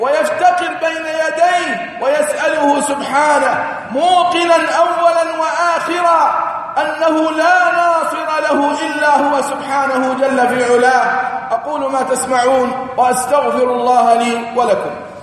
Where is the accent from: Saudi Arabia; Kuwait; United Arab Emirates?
United Arab Emirates; التي ننعم بها نحن أبناء الإمارات ومن يقيم على ظهرها